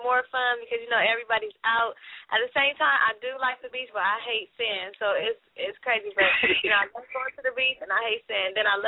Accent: Carson, California, United States; You know, like me, okay, born and raised in Carson, so everybody know that's kind of like a, you know, uppity side of the town or whatever.

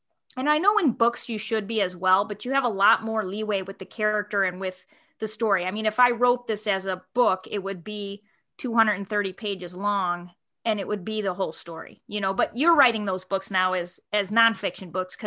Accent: Chicago, Illinois, United States; I'm from Chicago.

